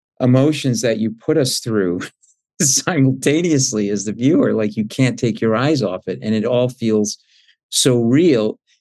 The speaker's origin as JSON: {"language": "English", "region": "Rhode Island", "country": "United States", "tie": "born or raised there", "said": "because I grew up in Rhode Island, the home of the New England crime family"}